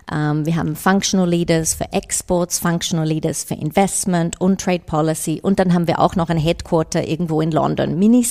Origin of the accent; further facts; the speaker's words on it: Australia; Und das habe ich auch als Australierin auch lernen müssen. Wir sind da viel, viel direkter.